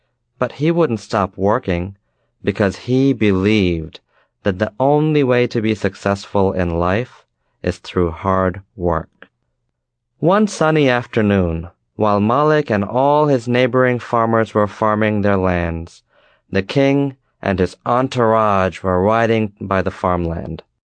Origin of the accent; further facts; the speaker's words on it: Bangladesh; now in Washington, United States; and I'm from Bangladesh. I've lived in Washington, D.C. for 4 years, and I love this city.